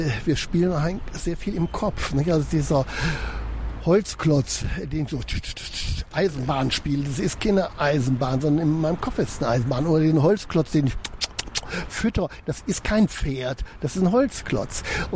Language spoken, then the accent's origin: German; Wuppertal, North Rhine-Westphalia, Germany; ich bin aufgewachsen in Wuppertal nach dem Krieg, als alles verbombt war.